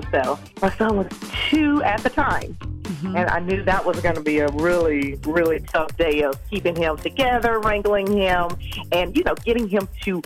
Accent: Madison, United States; I'm from Madison.

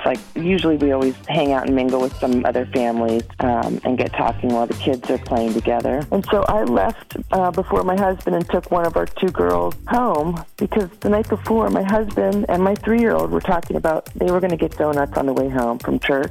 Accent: Madison, Wisconsin, United States; I'm from Madison

